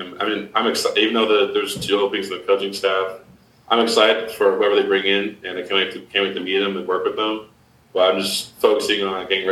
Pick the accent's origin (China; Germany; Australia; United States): United States; Denver, Colorado; obviously I'm from Denver, so I kind of follow Jokic